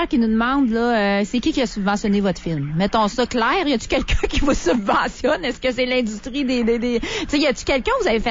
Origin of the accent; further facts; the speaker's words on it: La Tuque, Quebec, Canada; Moi, quand j'étais jeune, je restais à la Tuque, en Mauricie.